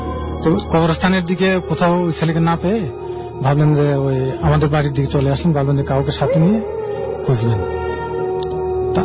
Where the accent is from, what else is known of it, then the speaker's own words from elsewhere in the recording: Uttar Charhamu, Sylhet Division, Bangladesh; now in Dhaka, Bangladesh; তো আমার গ্রামের বাড়ি হচ্ছে হবিগঞ্জ সদর উপজেলার উত্তর চরহামু গ্রামে।